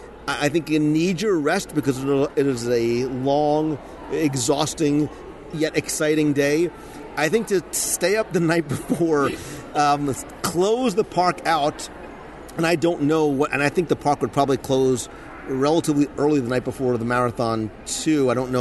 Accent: Plainfield, New Jersey, United States; My old stomping grounds. I grew up in Plainfield. My office was in South Plainfield.

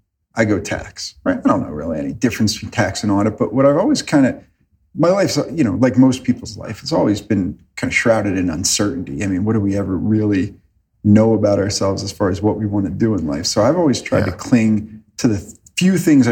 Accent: New Jersey, United States; Grew up in New Jersey. I actually went to college about a mile from my home at the College of New Jersey. So, but you know, 22 years old, I really never ventured out of central New Jersey.

